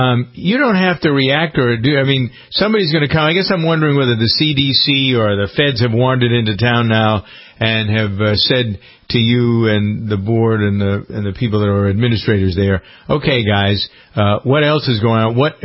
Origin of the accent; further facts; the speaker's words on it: Framingham, Massachusetts, United States; when I say I'm from Framingham, they always know where I'm from. They always know where Framingham is.